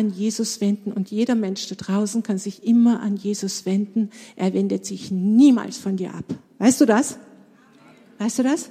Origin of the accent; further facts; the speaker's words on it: Carinthia, Austria; Ich bin in Kärnten aufgewachsen, in einer sehr großen Familie. Und ich war nicht gläubig.